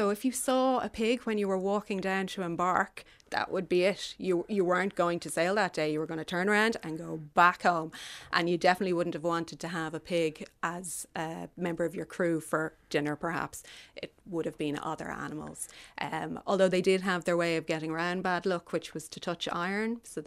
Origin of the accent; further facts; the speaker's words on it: Raheny, Leinster, Ireland; I grew up that way. I grew up in Raheny. And at night I could hear the foghorns down in Dublin Bay. And I could hear the curlews and see the sea fogs as they'd sort of wash in over Dublin. I've always lived beside the coast.